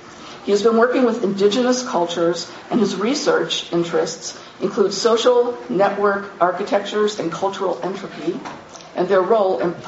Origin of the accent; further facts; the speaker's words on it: Philadelphia, Pennsylvania, United States; I'm from the Philadelphia area, so I kind of get this.